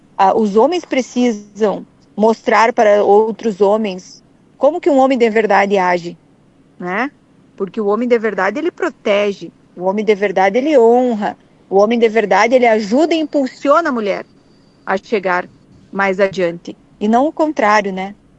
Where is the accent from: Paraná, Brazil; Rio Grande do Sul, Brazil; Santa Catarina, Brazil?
Rio Grande do Sul, Brazil; eu me deparar com essa grandeza cultural da minha terra, diante do … que me ensinou a amar as missões, com certeza formou totalmente minha identidade